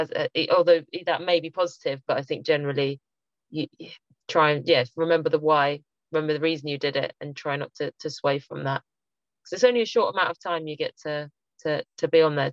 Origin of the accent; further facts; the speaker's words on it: Winchester, South East England, United Kingdom; growing up in Winchester